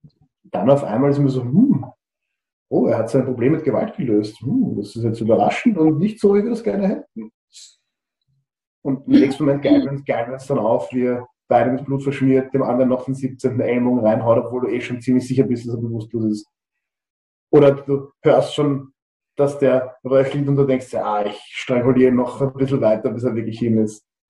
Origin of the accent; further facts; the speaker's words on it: Austria; da geht es halt wirklich ans Eingemachte, wie man sagt, bei uns in Österreich